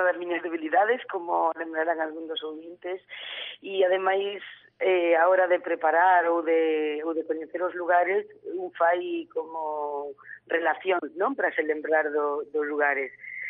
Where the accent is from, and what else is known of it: Galicia, Spain